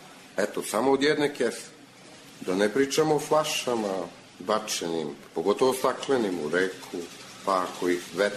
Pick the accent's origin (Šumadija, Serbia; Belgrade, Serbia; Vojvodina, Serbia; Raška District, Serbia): Belgrade, Serbia; Grocka; Odrastao sam u Grockoj, koje je malo mesto, svi se poznajemo, pomažemo se međusobno. Odrastao sam i na Dunavu.